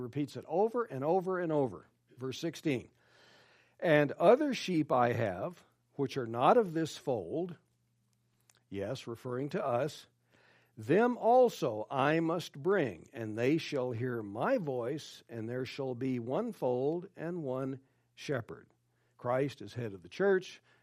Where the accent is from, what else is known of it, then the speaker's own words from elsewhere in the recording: El Paso, Texas, United States; My hometown is El Paso.